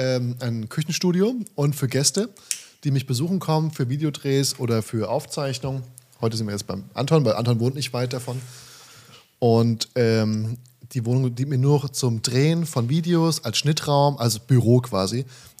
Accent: Hesse, Germany; Ich bin eigentlich in der Bergstraße aufgewachsen.

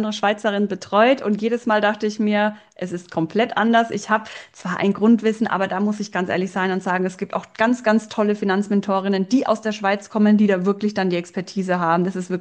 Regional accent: Germany; Ich selbst bin aus Deutschland.

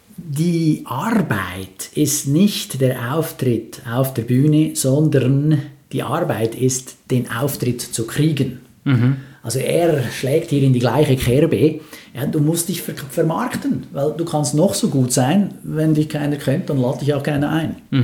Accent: Switzerland; nachher als Schweizer muss ich mal sagen, war vielleicht nicht ganz so alles Gold, was da glänzt.

